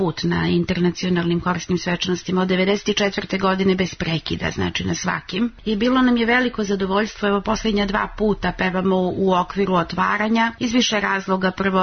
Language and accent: Serbian; Serbia